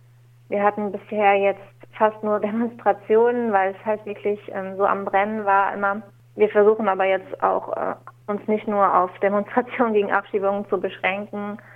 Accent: Germany; Ich bin dann quasi als Deutsche mehr oder weniger Unterstützerin

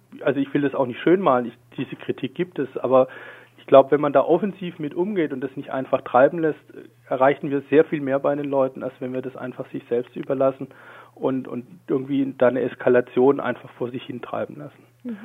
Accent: Baden-Württemberg, Germany; ich komme aus dem Landkreis Tübingen

